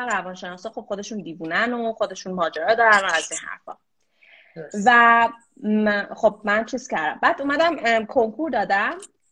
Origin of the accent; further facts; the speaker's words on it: Iran; moved away; البته ما اگر که از ایران اومدیم بیرون